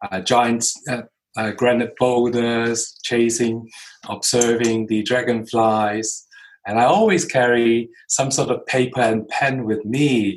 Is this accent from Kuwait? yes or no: no; Hong Kong; Well, I grew up in Hong Kong, and I live in urban Hong Kong, concrete boxes